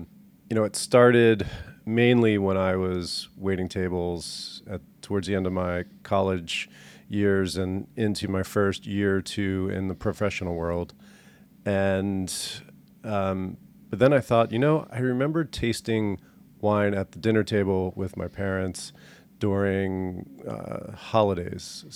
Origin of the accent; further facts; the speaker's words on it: Maryland, United States; I grew up in just outside of Baltimore in Maryland.